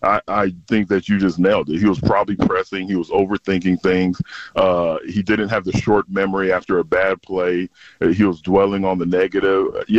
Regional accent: San Antonio, Texas, United States; but I'm rewatching all these old-ass movies I watched growing up in San Antonio.

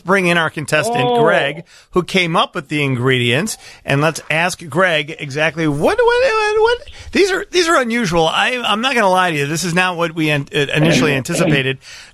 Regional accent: Alabama, United States; But, Alabama.

